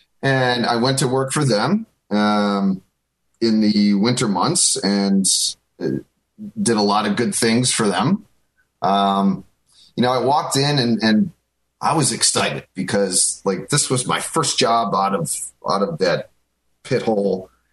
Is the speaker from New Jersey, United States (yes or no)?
no; Buffalo, New York, United States; You know, I'm from Buffalo originally, but it's not what it used to be.